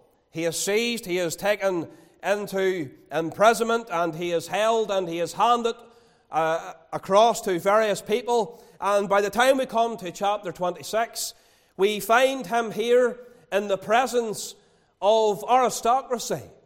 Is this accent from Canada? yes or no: no; Ballymena, Northern Ireland, United Kingdom; born there; I was born in 1972 in Ballymena to both my parents